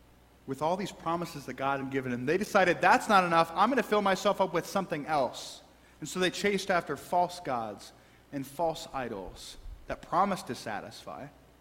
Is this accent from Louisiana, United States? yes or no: no; St. Louis, Missouri, United States; Now, growing up in St. Louis, the local theater was owned by Werenberg Theaters.